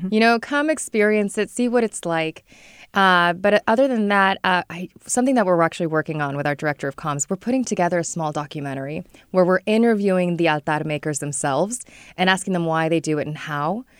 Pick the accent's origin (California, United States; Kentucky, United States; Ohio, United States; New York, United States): California, United States; Sacramento; I was born and raised in Sacramento. I went to Washington Elementary School.